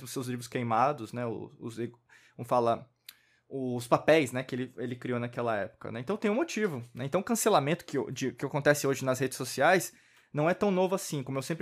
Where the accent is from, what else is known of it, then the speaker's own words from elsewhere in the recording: Brazil; Eu sou brasileiro, nasci brasileiro nessa existência. Então basicamente eu tenho uma raiz latina.